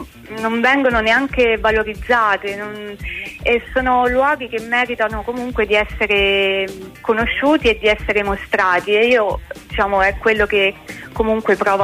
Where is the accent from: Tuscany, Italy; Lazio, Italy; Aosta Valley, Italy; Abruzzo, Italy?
Lazio, Italy; Alatri; Io sono di Alatri, un piccolo paese in provincia di Frosinone.